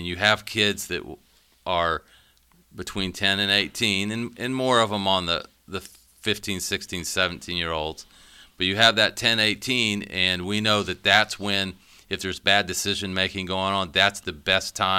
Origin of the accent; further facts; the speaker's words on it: Siloam Springs, Arkansas, United States; I was missing out on a lot of friendships I could build in Siloam. And I just wanted to be back in my hometown and spend more time there during the day.